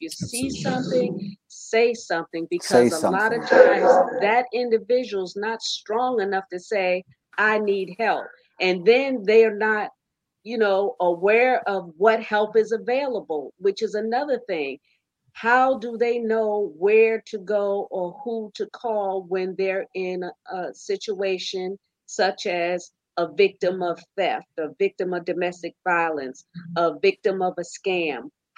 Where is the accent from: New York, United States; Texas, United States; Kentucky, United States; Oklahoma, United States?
New York, United States; I grew up in New York. Now, being in New York, you would think there's no camaraderie